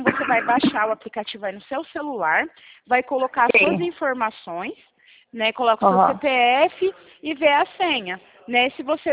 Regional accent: Presidente Prudente, São Paulo, Brazil; Eu sou de Presidente Prudente, né?

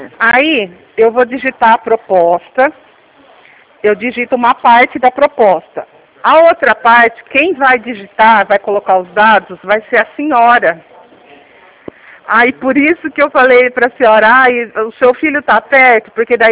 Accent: Limeira, São Paulo, Brazil; meu DDD é 19, eu falo, eu sou daqui de Limeira, né? Tô pertinho da senhora.

